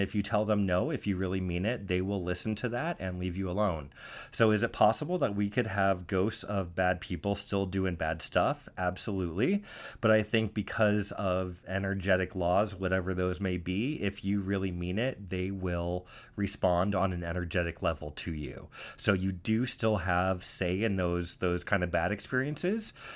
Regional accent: Cleveland, Ohio, United States; also born or lived in Washington; So I'm initially from Washington, but I grew up in the suburbs of Cleveland after I'd lived here for about 7 years. And then family moved out to the Midwest

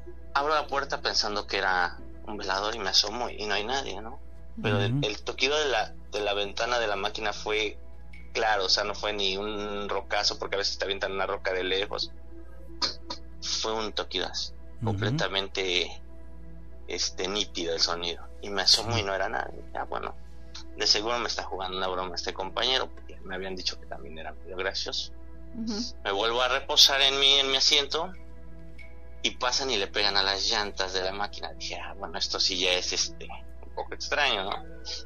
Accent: Puebla, Mexico; soy operador de maquinaria pesada y de hecho sí soy de Puebla, pero estoy trabajando en la obra del Tren Maya, en lo que es en lo que es toda la península.

